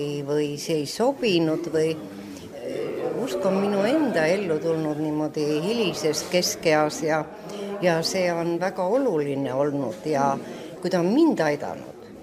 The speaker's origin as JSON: {"language": "Estonian", "region": "Lääne County", "country": "Estonia", "tie": "born or raised there", "also_born_or_lived": "Tallinn", "lives_now": "Ridala, Estonia", "said": "me tulime Tallinnast ja ostsime siia ühe talu ja taastasime selle. Ma olen küll Läänema inimene, aga ma olen naaberkihelkonnas sündinud ja koolis käinud."}